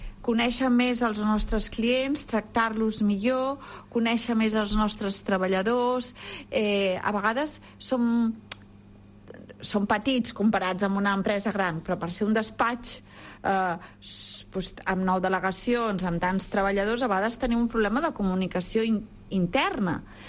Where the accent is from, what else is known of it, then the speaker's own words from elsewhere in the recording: Martinet de la Cerdanya, Catalonia, Spain; jo sóc de Martinet de la Cerdanya i vaig tots els dimecres i tots els dijous, i per tant no sóc andorrana